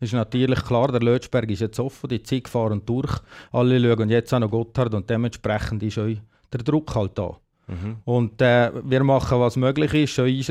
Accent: Valais, Switzerland; Also das Wallis ist meine Heimat, sind meine Wurzeln. Ich bin stolz, ein Walliser zu sein.

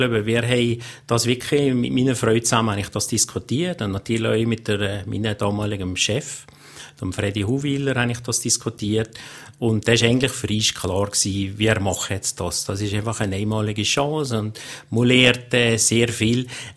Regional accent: Valais, Switzerland; ich als Walliser, wo man gewohnt ist mit den Bergen, habe wirklich ein Problem gehabt, mich zu orientieren.

